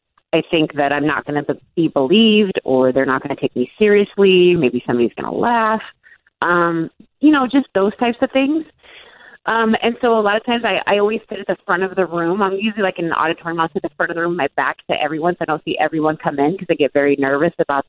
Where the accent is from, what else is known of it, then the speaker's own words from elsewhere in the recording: Oregon, United States; also born or lived in Alaska; I was born in Alaska, but then I came to Oregon as a small child, and I've mainly lived in Alaska and Oregon my entire life.